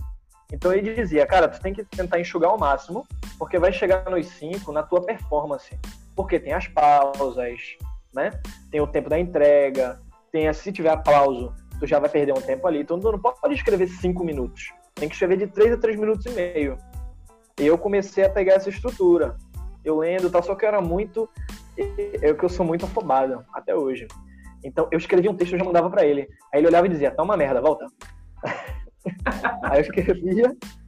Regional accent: Itamaracá, Pernambuco, Brazil; also born or lived in Paulista; Eu lembro que na época eu morava em Itamaracá. E eu tinha de Itamaracá, eu tinha me mudado pra Paulista. Eu fui criado basicamente em Itamaracá. Então, eu fui pra Paulista

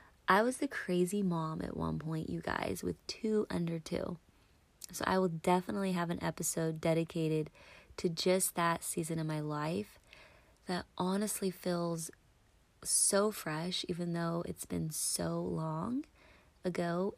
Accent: Hartford City, Indiana, United States; So we grew up in Hartford City, which is a little town in Indiana.

